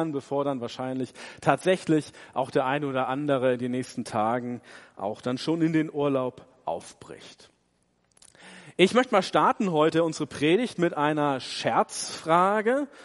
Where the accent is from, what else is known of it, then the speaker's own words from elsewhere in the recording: Hamburg, Germany; war ich in meiner Heimat in Hamburg gewesen